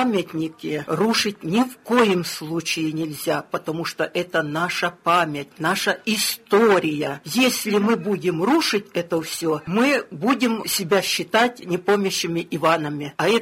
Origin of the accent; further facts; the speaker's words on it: Donetsk, Donetsk Oblast, Ukraine; Я сама уроженка Донецка.